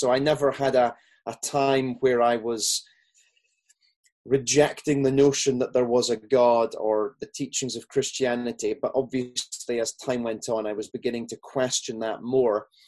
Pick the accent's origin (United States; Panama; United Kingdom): United Kingdom; Peterhead, Scotland; accent: Scottish; also born or lived in Aberdeen; So I grew up there I was born in Aberdeen, and then I grew up in a town north of there called Peterhead. And though I sound very Scottish